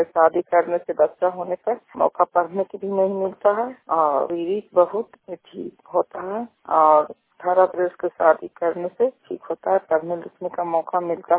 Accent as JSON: {"language": "Hindi", "town": "Chhutki Ghosi", "region": "Bihar", "country": "India", "said": "छुटकी घोसी के रहने वाले हैं, थाना हिल का जिला नालंदा की नवासी हूँ।"}